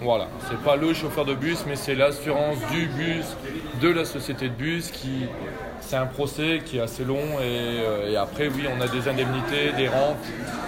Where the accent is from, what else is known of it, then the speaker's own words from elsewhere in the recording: Lille, Hauts-de-France, France; Donc je suis lillois